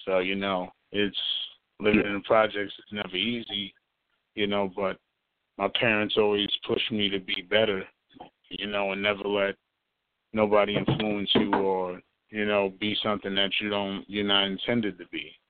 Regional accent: New York City, New York, United States; I'm from the Bronx, New York. I love to write.

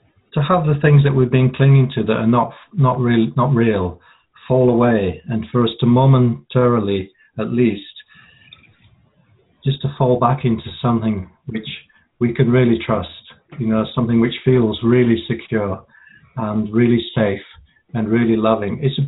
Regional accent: Yorkshire and the Humber, United Kingdom; when I was a school kid, and I grew up in Yorkshire.

